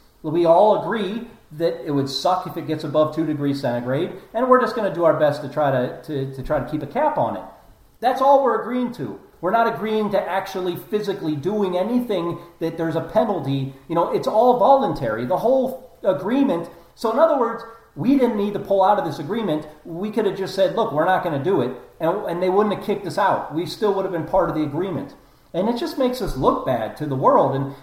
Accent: Ohio, United States; I mean, I'm from Ohio. Pennsylvania is my neighbor.

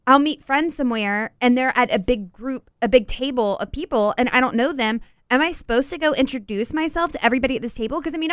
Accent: the South, United States; Ma'am and sir. I call people because I'm from the South.

